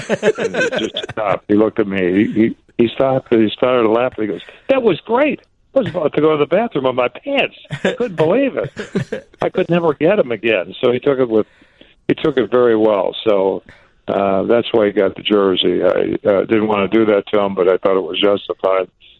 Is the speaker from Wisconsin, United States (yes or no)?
no; Chicago, Illinois, United States; When I was growing up in Chicago, the WGN flag was flying out of our booth where we're in right now, you know, across the street at Comiskey.